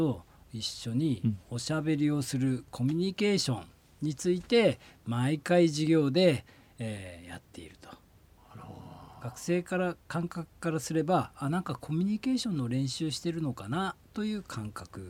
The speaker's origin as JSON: {"language": "Japanese", "town": "Shihoro", "region": "Hokkaido", "country": "Japan", "tie": "born or raised there", "said": "私は北海道生まれ北海道育ちです。"}